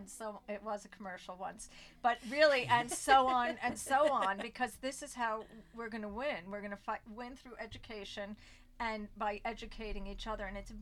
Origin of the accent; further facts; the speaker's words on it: New York, United States; So I grew up on Long Island, and very close to the Long Island Sound and Udall's Cove